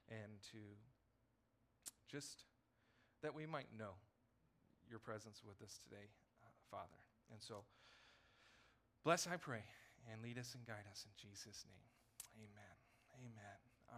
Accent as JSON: {"language": "English", "region": "California", "country": "United States", "tie": "born or raised there", "said": "I just missed out because I grew up in California, I guess."}